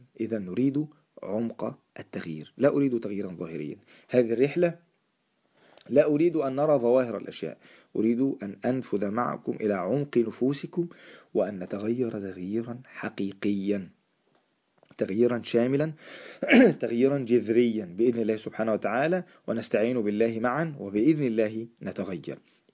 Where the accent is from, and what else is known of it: Egypt